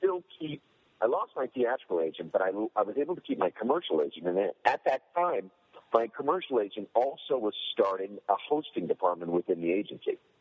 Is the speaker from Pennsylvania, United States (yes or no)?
yes; Pennsylvania, United States; I'm from Pennsylvania. I went to Temple University for graduate school in Philly.